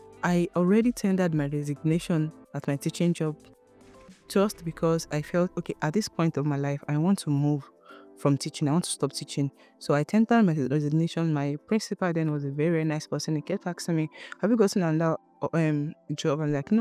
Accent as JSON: {"language": "English", "region": "Lagos", "country": "Nigeria", "tie": "born or raised there", "said": "I grew up in Lagos. I was born and brought up in Lagos. I only went out of Lagos for service, and since then, I've not come back."}